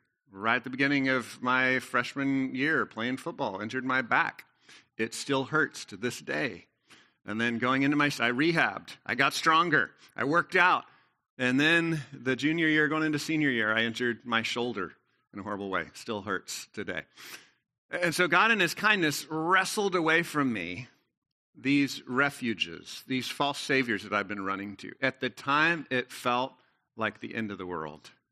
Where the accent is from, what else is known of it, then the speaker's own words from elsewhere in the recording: Texas, United States; I grew up in Texas high school, so I was a part of this cult called Texas High School Football.